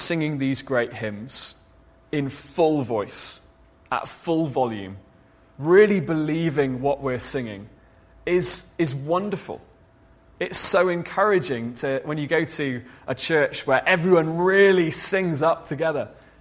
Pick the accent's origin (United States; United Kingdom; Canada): United Kingdom; We're British.